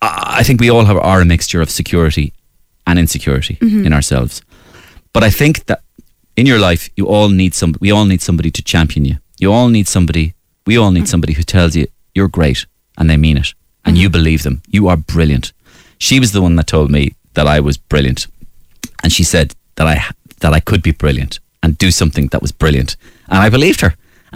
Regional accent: Waterford, Munster, Ireland; I grew up in Waterford

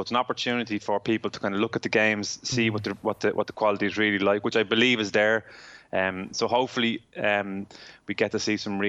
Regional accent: Ireland; You know, as Irish people, we're trying to survive this crisis together.

